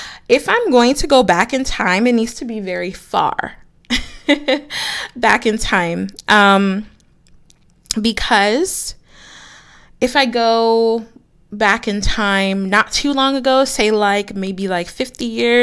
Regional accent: United States; born there; my family is from Jamaica. And so I was born here in the States, in the United States, but my family's from Jamaica.

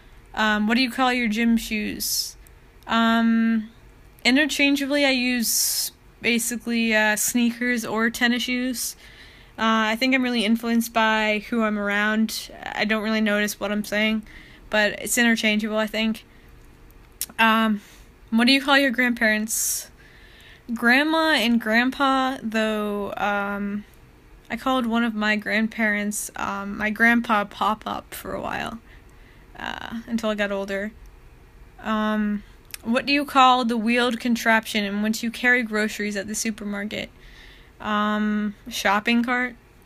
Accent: the North, United States; born there; accent: Northern; my whole family basically is from up north, and I was born up north, so I have certain aspects of my accent that are, I guess you could say, more of a Northern accent as well.

